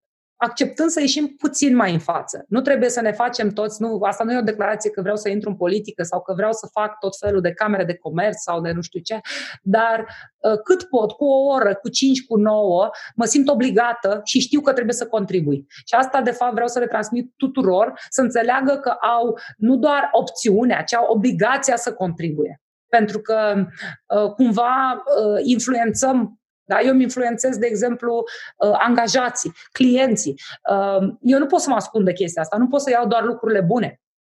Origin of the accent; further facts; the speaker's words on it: Romania; să ne punem problema ce suntem români